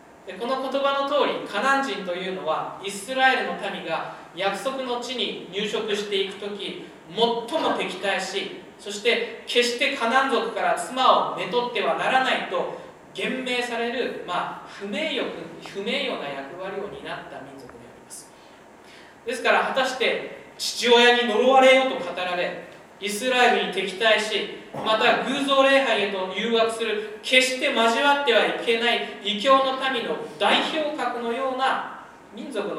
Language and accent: Japanese; Saitama, Japan; 埼玉出身なので響きは別に問題ないんですけれども